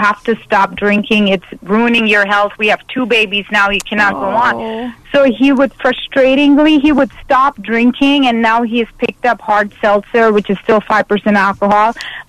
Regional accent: India; I'm from India. I have no family here

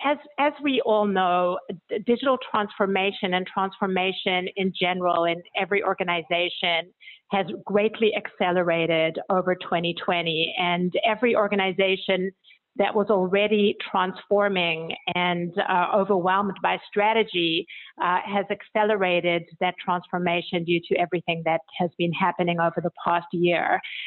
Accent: South Africa; accent: South African; also born or lived in Europe; now in Bethesda, United States; based just outside Washington, D.C. in Maryland, Bethesda, Maryland. But my accent is from South Africa, where I was born, but I grew up in Europe. So a bit of a mix.

